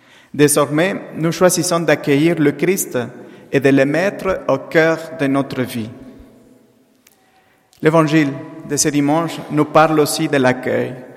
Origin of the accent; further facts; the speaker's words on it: Mexico; French is a second language; now in Strasbourg, France; Je viens du Mexique. Et depuis mon arrivée en France en 2004, je suis toujours resté en Alsace, à Strasbourg